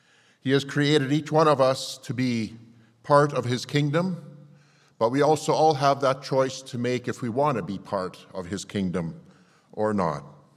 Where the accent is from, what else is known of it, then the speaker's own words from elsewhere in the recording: Winkler, Manitoba, Canada; It's good to be here this morning in my hometown, Winkler, Manitoba.